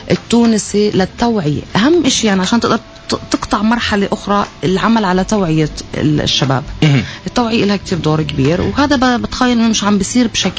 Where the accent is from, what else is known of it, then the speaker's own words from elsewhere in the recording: Palestine; كوني فلسطيني